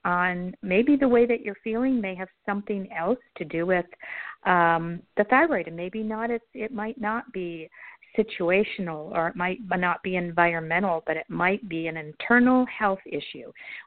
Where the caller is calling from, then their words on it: Midwest, United States; calling in from the Midwest.